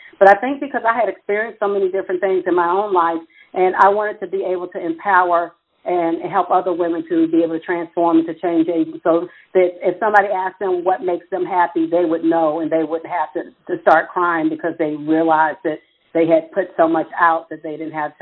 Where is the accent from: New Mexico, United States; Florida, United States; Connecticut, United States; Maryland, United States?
Maryland, United States; I was coming from Washington, D.C., where I'm from the Maryland area, DMV, as they call it.